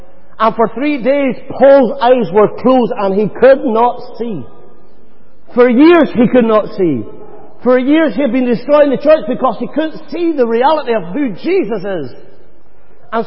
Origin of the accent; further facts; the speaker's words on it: Northern Ireland, United Kingdom; accent: Irish; See, I've got a mummy. A wee mummy. Back in Northern Ireland, I love my wee mummy.